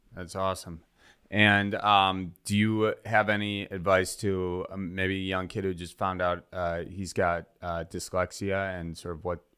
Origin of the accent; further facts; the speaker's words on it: Wisconsin, United States; We're actually from Wisconsin. So mm-hmm. I gave him like a Wisconsin accent and everything.